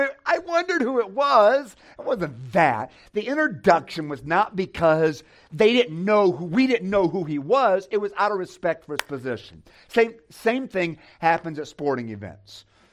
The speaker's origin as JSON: {"language": "English", "region": "Michigan", "country": "United States", "said": "I'm from Michigan originally, so I'm a Detroit fan."}